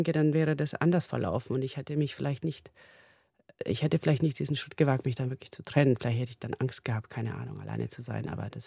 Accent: Ecuador; also born or lived in Formentera, Spain; Ich bin ja in Ecuador aufgewachsen, auf dem Land und dann auch in Formentera auf dieser kleinen Mittelmeerinsel neben Ibiza.

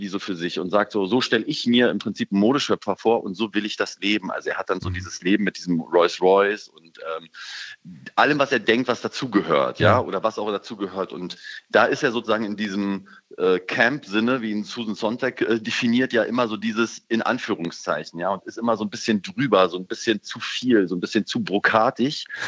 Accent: Berlin, Germany; Ich bin ja auch eher Berliner als Münchner

